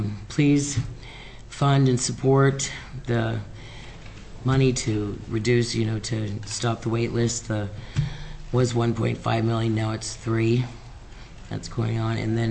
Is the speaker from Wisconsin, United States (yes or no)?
no; Palmer, Alaska, United States; I'm from Palmer and this is my daughter Christina.